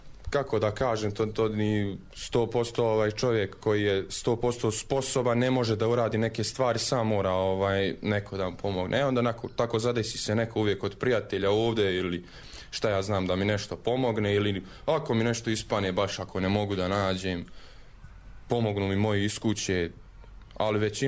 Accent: Modriča, Republika Srpska, Bosnia & Herzegovina; Pa bio sam ovdje kod nas, bio sam, znači kod nas u Modriči

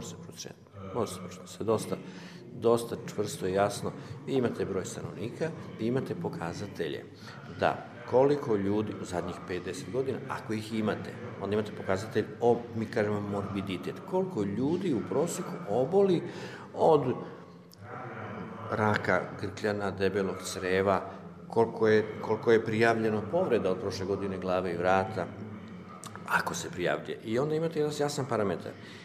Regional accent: Serbia; Mi smo iz Srbije

